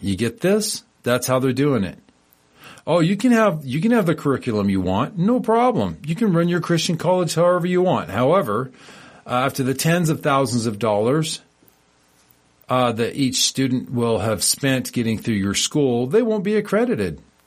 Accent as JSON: {"language": "English", "country": "United States", "tie": "born or raised there", "said": "But I do not ever recall having this much smoke and this many fires burning, growing up in the American Redoubt than I have seen in just recent years, in this most recent decade."}